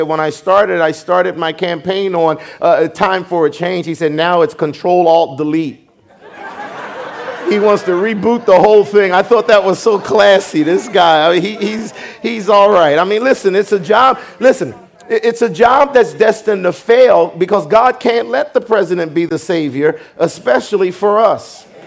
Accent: United States; I associate with my buddies that I grew up with around Susquehanna Avenue, Van Pelt Street and all

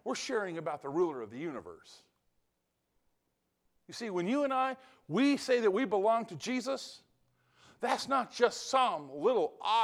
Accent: California, United States; I'm from California. I know what earthquakes are like.

